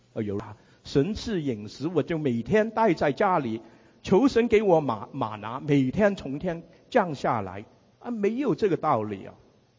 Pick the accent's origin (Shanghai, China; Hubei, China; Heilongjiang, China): Shanghai, China; 连这个广东话他也听不懂，因为他是上海人，我们都是上海人